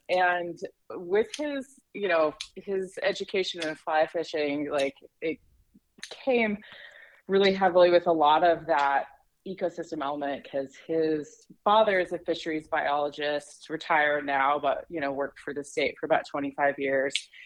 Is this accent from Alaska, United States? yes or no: yes; Eagle River, Alaska, United States; I couldn't imagine myself living any other place. I'm incredibly fortunate to be born